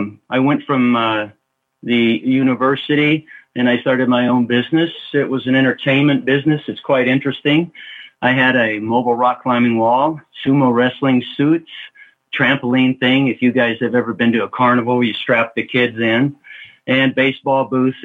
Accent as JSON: {"language": "English", "town": "Dallas", "region": "Texas", "country": "United States", "tie": "born or raised there", "moved": "as an adult", "said": "I'm 57 years old. I was raised in Dallas, Texas. I left Dallas, Texas when I was 20 years old. I moved to California"}